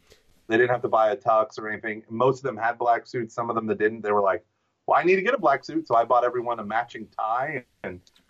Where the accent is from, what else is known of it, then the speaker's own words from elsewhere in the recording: Houston, Texas, United States; I'm from Houston.